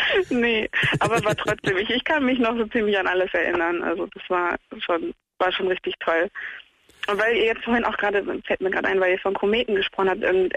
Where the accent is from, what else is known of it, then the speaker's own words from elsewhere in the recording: Netherlands; meine Familie, also wir kommen aus Holland